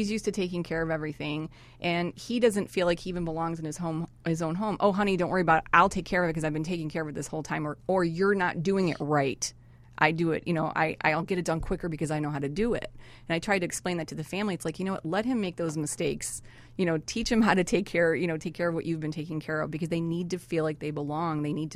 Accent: Chicago, Illinois, United States; now in Buffalo, United States; I'm from Chicago originally.

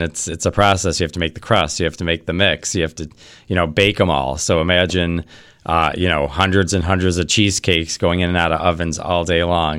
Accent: Buffalo, New York, United States; Number one, I'm born and raised in Buffalo. I moved away for a little bit, came back, love it here.

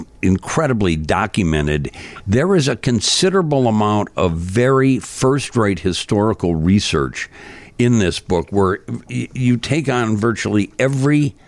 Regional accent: Chicago, Illinois, United States; you're from Chicago, I'm from Chicago.

